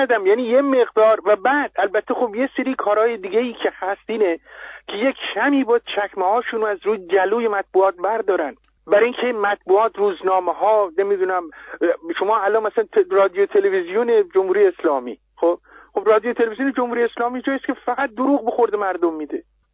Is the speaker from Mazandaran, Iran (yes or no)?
yes; Mazandaran, Iran; خب مثلا الان من خب اصولا از مازندرانم دیگه، درست؟